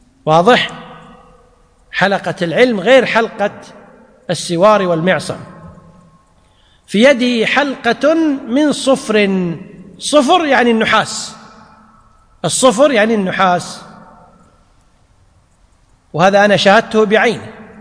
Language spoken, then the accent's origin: Arabic; Kuwait; ما يسميه الناس اليوم عندنا في الكويت بالحجاب